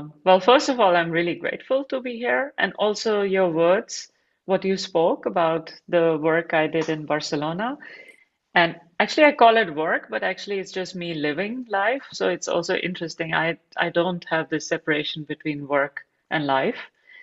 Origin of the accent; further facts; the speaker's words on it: Delhi, India; I grew up in Delhi in India, and I'm a Sikh by religion